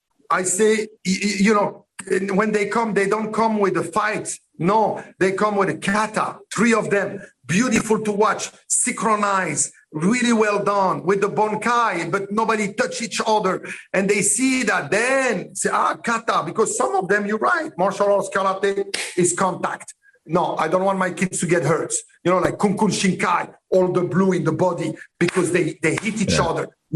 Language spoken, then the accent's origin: English; Morocco; born there; English is a second language; where I was born in Morocco, 1962.